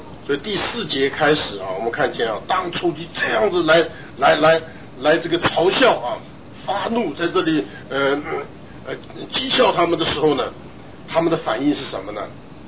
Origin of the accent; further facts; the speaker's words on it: China; 我们中国人常常有一句话叫做一个巴掌拍不响